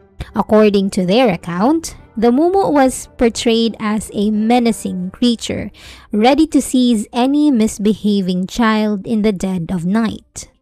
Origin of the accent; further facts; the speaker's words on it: Tabaco, Bicol Region, Philippines; I'm from Bicol, specifically in Tabaco, because I'm now living in Tabaco.